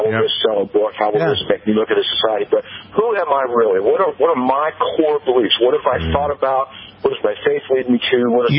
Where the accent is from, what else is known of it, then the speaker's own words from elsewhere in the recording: Philadelphia, Pennsylvania, United States; No, I'm from Philadelphia originally.